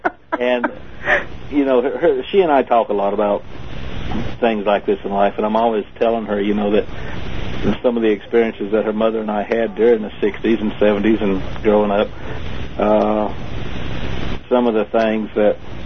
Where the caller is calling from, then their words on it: Fayetteville, North Carolina, United States; I'm calling from Fayetteville, North Carolina.